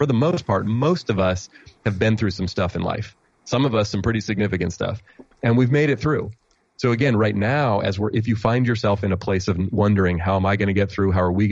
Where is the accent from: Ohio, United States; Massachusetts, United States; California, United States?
California, United States; Oakland; I was this kid from Oakland, California, raised by a single mom. We didn't have a lot of money.